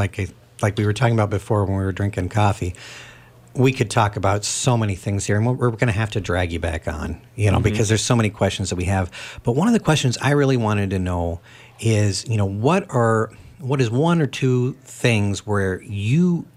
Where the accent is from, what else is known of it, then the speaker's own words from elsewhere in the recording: Colorado, United States; I grew up in Colorado where it was hotter, but it was drier. We didn't have AC.